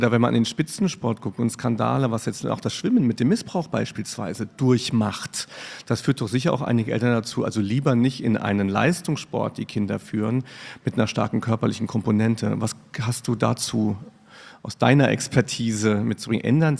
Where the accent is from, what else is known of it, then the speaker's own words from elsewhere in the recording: Riegelsberg, Saarland, Germany; Ich bin in Riggelsberg aufgewachsen. Da ist also Ringen sehr populär.